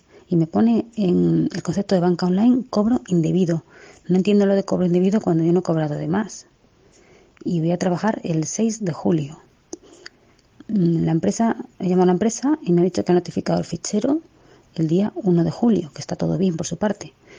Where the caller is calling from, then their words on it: León, Castile and León, Spain; Mira, soy una trabajadora de León.